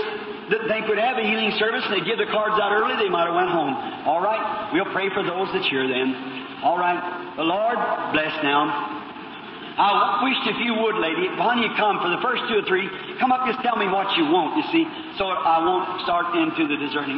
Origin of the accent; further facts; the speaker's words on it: Ireland; Nothing against Catholic people. My people are Catholic. I'm an Irishman. My mother and father both are Catholic people, come from Catholic families.